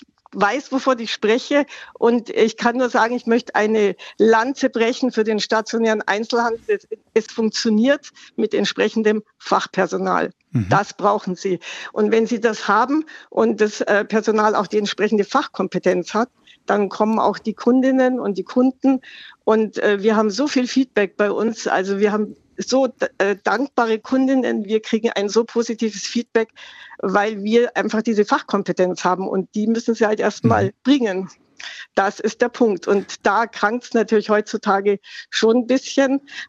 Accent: Munich, Bavaria, Germany; ich bin Münchnerin

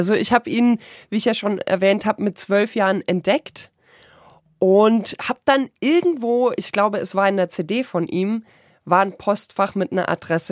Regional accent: Ulm, Baden-Württemberg, Germany; weil er wusste, dass er in meine Heimatstadt nach Ulm kommt

